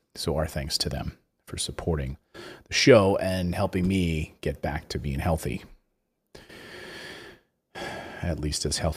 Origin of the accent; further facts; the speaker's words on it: Philadelphia, Pennsylvania, United States; Like I'm from Philly. I like swearing to get my point across sometimes.